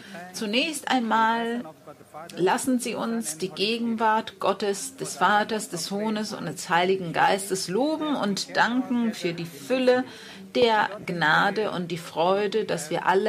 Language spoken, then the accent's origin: German; Indonesia; die Frau, die ich neben mir liebe, heißt Agnes Sandra. Wir kommen aus Indonesien.